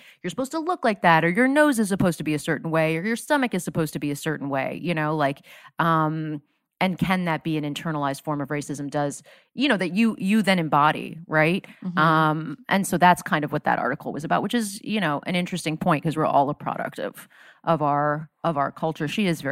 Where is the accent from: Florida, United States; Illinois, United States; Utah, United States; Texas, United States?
Florida, United States; I grew up in South Florida. There weren't that many like other brown folks, right?